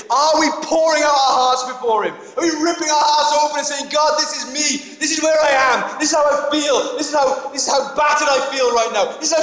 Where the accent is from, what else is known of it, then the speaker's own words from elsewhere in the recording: United Kingdom; We're so British that we don't do that.